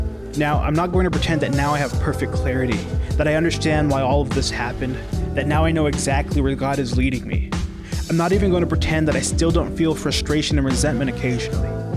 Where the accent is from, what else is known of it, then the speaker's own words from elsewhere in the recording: Edinburgh, Texas, United States; See, I grew up in Edinburgh, Texas in the Rio Grande Valley.